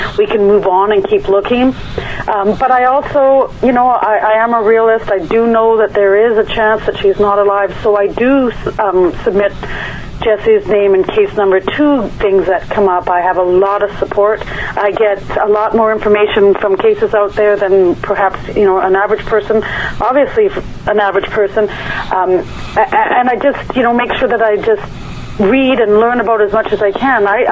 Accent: Kamloops, British Columbia, Canada; You know, I'm from Kamloops, B.C. We haven't even hit 100,000 people in our little city here

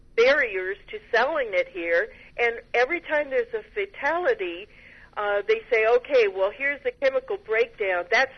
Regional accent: California, United States; I grew up in California

